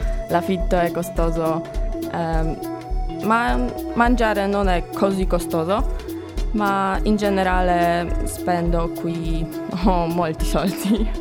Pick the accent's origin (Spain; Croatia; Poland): Poland; Bytom, Silesian Voivodeship; Italian is a second language; now in Cagliari, Italy; Sono polacca, abito a Betom, che si trova accanto a Katowice.